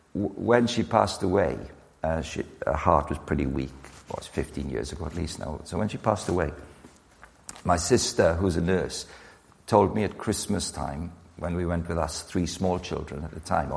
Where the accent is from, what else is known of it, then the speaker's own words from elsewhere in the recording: Farnborough, South East England, United Kingdom; born there; So I was born in Farnborough.